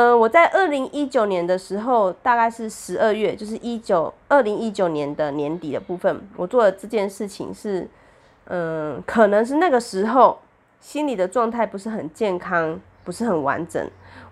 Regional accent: Taiwan; 因为我们台湾人总是就是在自己可能自己的 IG 啊、Facebook 上面啊

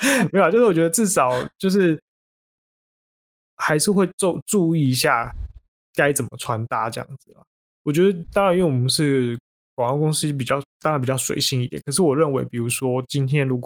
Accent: Keelung, Taiwan; 我是基隆那边的。

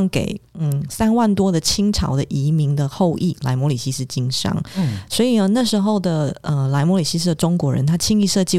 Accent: Taiwan; 我跟我哥就相继出生嘛，那我们其实是在台湾长大的。嗯，然后可是我们那时候小时候是在台湾以华侨的身份就读，因为那时候是属人主义，那因为我爸爸是摩里西斯人，所以我们是华侨身份。

